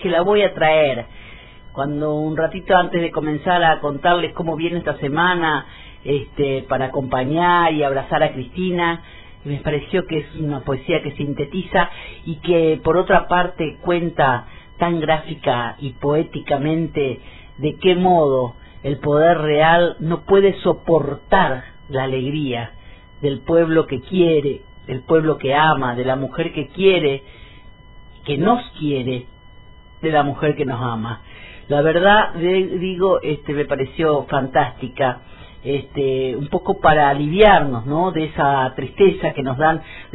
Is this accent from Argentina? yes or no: yes; Argentina; Para seguir claudicando como argentinos y argentinas